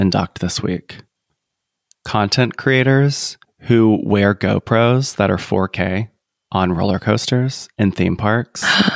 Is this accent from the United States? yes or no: yes; the South, United States; As a Southerner, I know to just let me be good cop